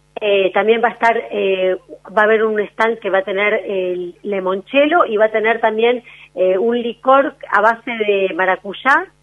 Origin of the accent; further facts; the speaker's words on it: San Nicolás, Buenos Aires Province, Argentina; Porque yo soy de San Nicolás, por eso.